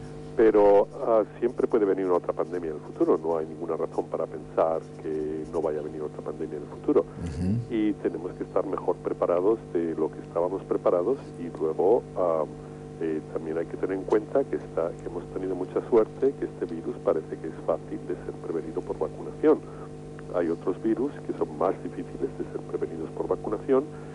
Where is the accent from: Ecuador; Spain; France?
Spain; Castile; No, yo no soy catalán, yo soy castellano.